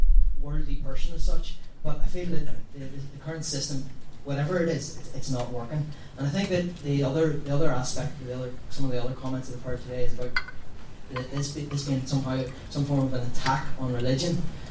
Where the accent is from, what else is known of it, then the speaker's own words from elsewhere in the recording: Belfast, Northern Ireland, United Kingdom; growing up in East Belfast and going to what was for the most part a Protestant school